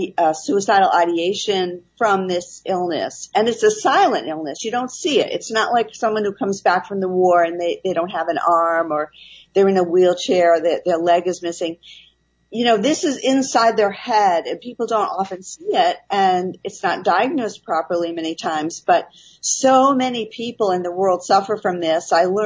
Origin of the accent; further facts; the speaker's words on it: Massachusetts, United States; Well, I grew up in Massachusetts, and I was in the art field and the teaching field first.